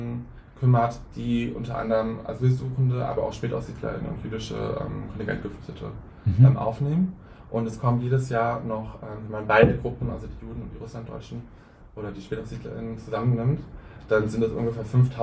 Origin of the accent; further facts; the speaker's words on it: Hünsborn, North Rhine-Westphalia, Germany; wenn du meine Heimat Hünsborn ansprichst